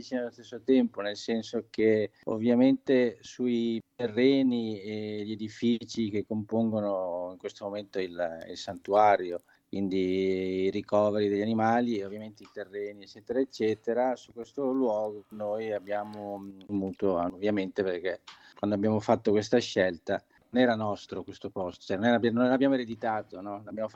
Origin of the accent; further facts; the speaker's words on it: Milan, Lombardy, Italy; moved away as an adult; provincia di Pordenone, Friuli, confine Veneto. Anche se io sono milanese di origine, però avevo i nonni qui. Quindi dal 2008 sono scappato da Milano.